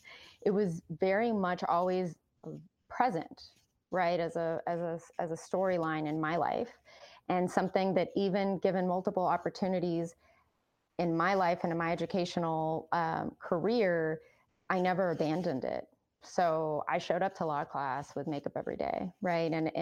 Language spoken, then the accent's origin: English; Mexico; soap operas that took a strong hold in the 80s when I was growing up in Mexico.